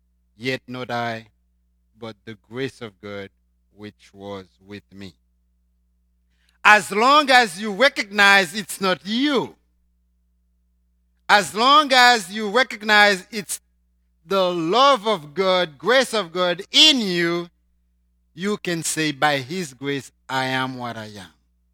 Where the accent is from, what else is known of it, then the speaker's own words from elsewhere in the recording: Haiti; accent: Haitian; English is a second language; And my heavy accent, my Haitian look, my everything, my age, my non-experience. I had nothing to prove because I lived in Haiti for a long time.